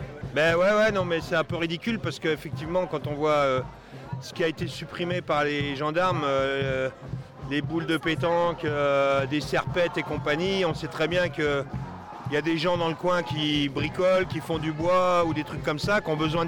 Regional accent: La Rochénard, Nouvelle-Aquitaine, France; On vient de La Rochénard dans le 79.

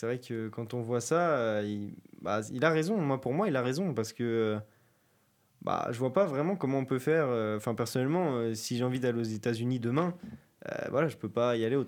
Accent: Lille, Hauts-de-France, France; moi personnellement j'ai grandi à Lille et donc j'ai eu accès à tous les transports en commun, tramway, bus, métro, etc.

